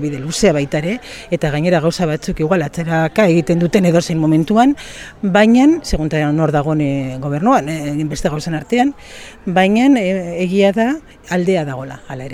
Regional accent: Southern Basque Country, Spain; Nik, egualdekoa naizela nahi badezu gainera jatorriz, ez?

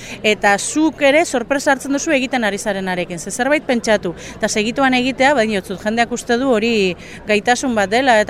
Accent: Bilbao, Basque Country, Spain; marrazkilaria naiz, bilbotarra naiz

